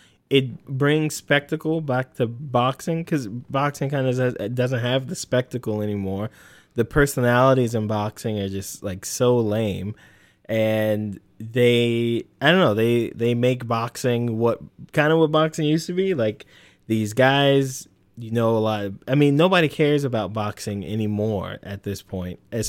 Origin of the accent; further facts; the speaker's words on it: United States; I'm an American, so I'm all about that freedom and opportunity.